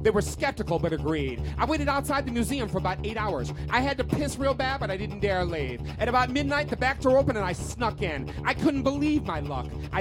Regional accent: Syracuse, New York, United States; spent a week in my hometown of Syracuse, New York.

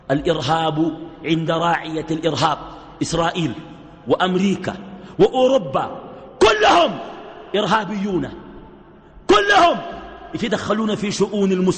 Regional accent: Sudan; لكن تخيل الإمام عندنا في السودان مرتبه كم؟

